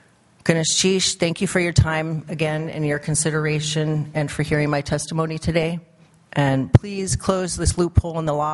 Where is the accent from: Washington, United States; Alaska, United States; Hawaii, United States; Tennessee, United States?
Alaska, United States; I was raised here on Occoquan territory, just one block up from the state capitol building.